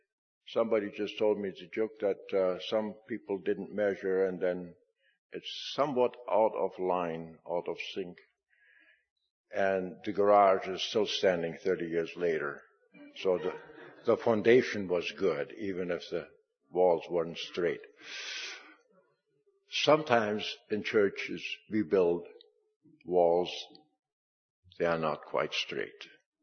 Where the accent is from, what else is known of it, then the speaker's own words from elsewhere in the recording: Paraguay; in my childhood church where I grew up in Paraguay